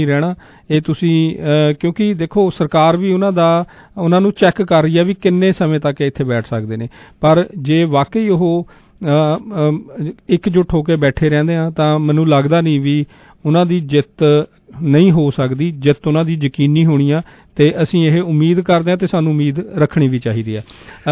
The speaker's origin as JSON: {"language": "Punjabi", "region": "Punjab", "country": "India", "tie": "born or raised there", "moved": "yes", "said": "ਮੈਂ ਹੁਣ ਮੰਨ ਲਓ ਪੰਜਾਬ ਦੇ ਵਿੱਚ ਜੰਮਿਆ ਪਲਿਆ, ਬੜਾ ਹੋਇਆ, ਇੱਥੇ ਆਇਆ ਨੂੰ ਭਾਵੇਂ ਸਮਾਂ ਹੋ ਗਿਆ"}